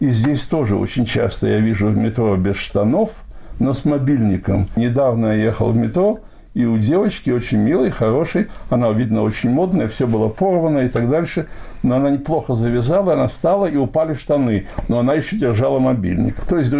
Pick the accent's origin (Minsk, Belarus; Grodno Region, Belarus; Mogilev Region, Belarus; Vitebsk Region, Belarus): Mogilev Region, Belarus; Babruysk; я, в общем, из Беларуси, я родился в Бобруйске. Это маленький очень такой еврейский городок был. Там провел все это свое, в основном, школьное детство, и я себя считаю белорусским евреем, я белорус